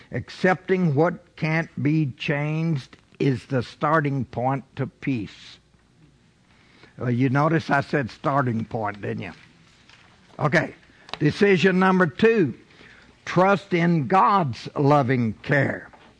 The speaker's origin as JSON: {"language": "English", "town": "Buffalo", "region": "Kentucky", "country": "United States", "tie": "born or raised there", "said": "It's easier for me because I grew up in Buffalo, Kentucky, on Buffalo Hill."}